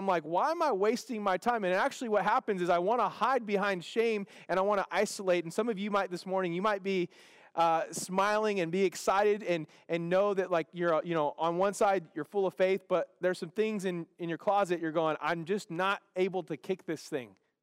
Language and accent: English; Bakersfield, California, United States; You might catch me on a hot Cheeto day because I am from Bakersfield. I am Hispanic, so give me some hot Cheetos and some Pepsi.